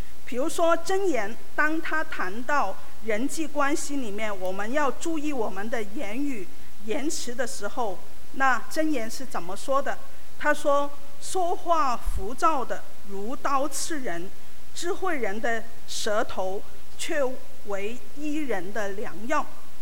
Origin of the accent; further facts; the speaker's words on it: China; 就像我们中国人有一句话，人逢喜事什么精神爽啊